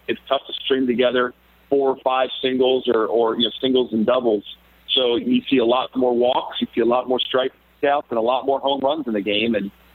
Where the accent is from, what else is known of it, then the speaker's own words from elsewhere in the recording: Baltimore, Maryland, United States; also born or lived in New York City; continue to support my, you know, my hometown of Baltimore and my college at Georgia Tech